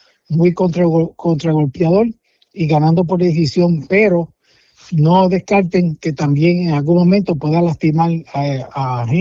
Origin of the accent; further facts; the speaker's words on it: Puerto Rico; no podemos dejar de pensar que somos boricua y que va a pelear uno de los nuestros.